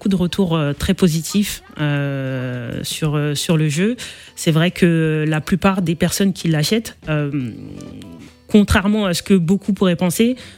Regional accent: France; born there; Oui, je suis née en France.

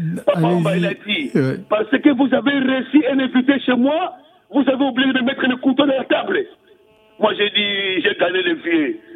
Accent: Kinshasa, DR Congo; Mais moi, je suis Congolais de Kinshasa, je suis grandi au Congo.

